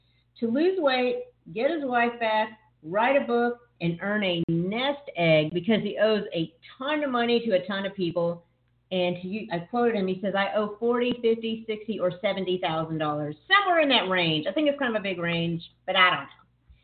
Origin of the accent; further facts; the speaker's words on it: Texas, United States; I'm watching Dr. Phil because I'm a Texan, and we Texas people watch Dr. Phil for just a familiar sounding voice.